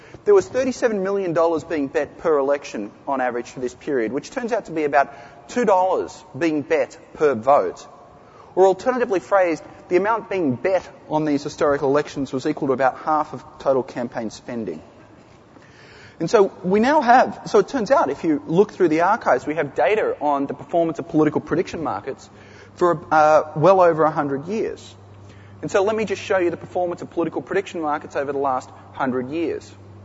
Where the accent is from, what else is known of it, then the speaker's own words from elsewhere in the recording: Australia; Hey, I'm from Australia. You guys can bag me easily.